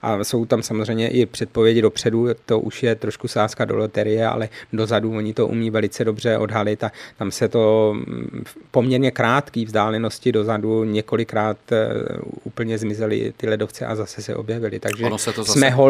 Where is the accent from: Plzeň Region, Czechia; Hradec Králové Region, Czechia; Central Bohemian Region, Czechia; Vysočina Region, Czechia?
Vysočina Region, Czechia; Nové Město na Moravě; já pocházím z Nového Města na Moravě, takže to je Vysočina českomoravská a my to tam máme ještě chudší